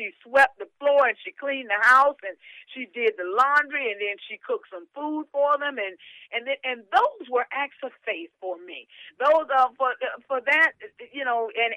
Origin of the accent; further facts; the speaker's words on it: the South, United States; And growing up in the South, and my parents, they also sang.